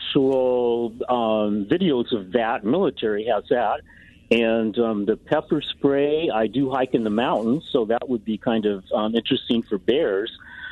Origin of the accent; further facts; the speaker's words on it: Colorado, United States; Yeah, I'm from Colorado and I have relatives in Colorado.